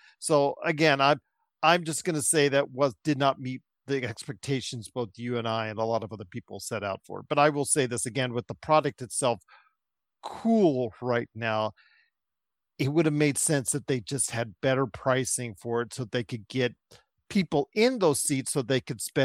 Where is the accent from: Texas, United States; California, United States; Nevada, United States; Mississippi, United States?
Nevada, United States; Las Vegas; even though I'm from Las Vegas and I appreciate the you know, everybody coming in and spending their money in Las Vegas, thank you for doing so.